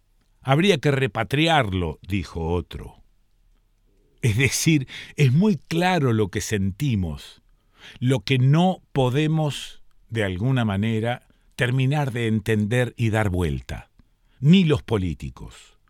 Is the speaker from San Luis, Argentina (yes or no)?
no; Rosario, Santa Fe, Argentina; moved away as an adult; also born or lived in Buenos Aires; now in San Marcos Sierras, Argentina; Yo nací en Rosario, viví 35 años allí, me fui a Buenos Aires, viví 20 años en el centro de Buenos Aires, hace 20 y pico años que vivo acá en San Marcos Sierras.